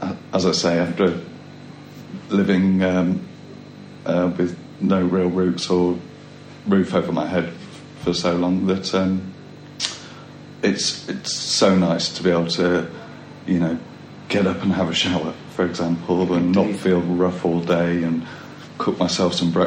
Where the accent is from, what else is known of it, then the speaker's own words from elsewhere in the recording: Bath, South West England, United Kingdom; born there; I was born in Bath, and I've never been back. I've lived in different places. I've never lived anywhere for longer than 3 years